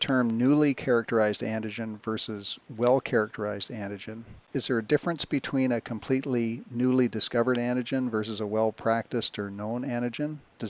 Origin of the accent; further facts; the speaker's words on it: Canada; Yeah, now speaking as a Canadian